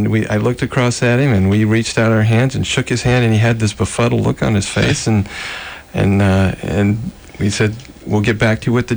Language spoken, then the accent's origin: English; Texas, United States; now in Los Angeles, United States; I grew up in Texas, went to the University of Texas. Met my wife, my future wife, on vacation and moved out here to get married